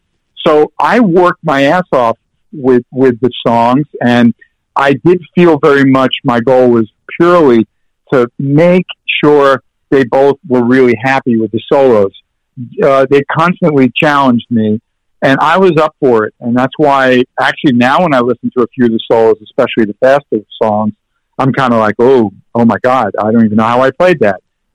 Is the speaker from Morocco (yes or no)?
no; New York, United States; And Greenwich Village meant a lot for me growing up in New York.